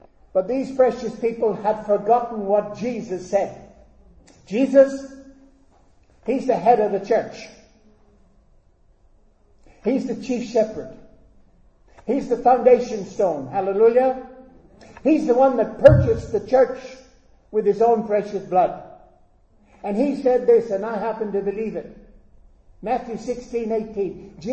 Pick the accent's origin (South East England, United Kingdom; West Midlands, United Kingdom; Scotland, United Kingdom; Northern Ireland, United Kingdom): Northern Ireland, United Kingdom; I come from Northern Ireland.